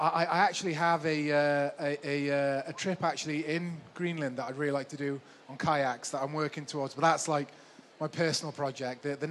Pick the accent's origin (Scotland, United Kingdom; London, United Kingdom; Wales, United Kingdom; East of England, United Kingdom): Wales, United Kingdom; Pontypridd; born there; I was born in Pontypridd.